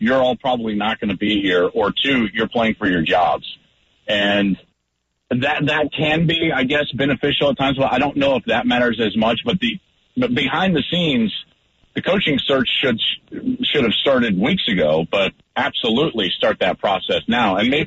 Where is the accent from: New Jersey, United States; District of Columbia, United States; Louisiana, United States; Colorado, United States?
Colorado, United States; Arvada; I'm 40 years old, almost 40. I grew up in the Denver area, just in the Arvada area.